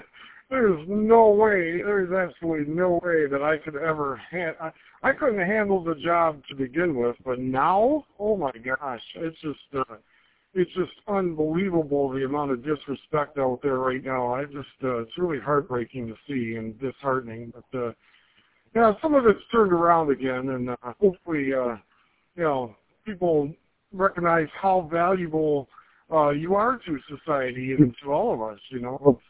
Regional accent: Trenton, Michigan, United States; Yes, I grew up here in Trenton, and I'm still here.

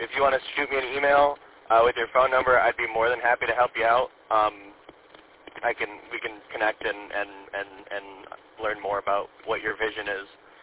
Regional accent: Battle Creek, Michigan, United States; now in Lansing, United States; I'm originally from Battle Creek, but I just started a new job up here in Lansing.

